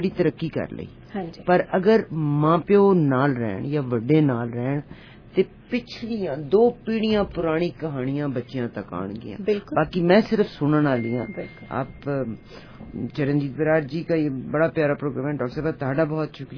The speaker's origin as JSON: {"language": "Punjabi", "country": "Pakistan", "lives_now": "Canada", "said": "ਅਸੀਂ ਪਾਕਿਸਤਾਨ ਤੋਂ ਜਿਹੜੇ ਹਾਂ"}